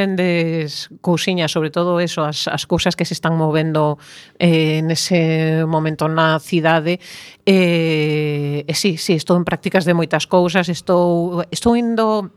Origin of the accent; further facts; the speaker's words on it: A Coruña, Galicia, Spain; eu son coruñesa de toda a vida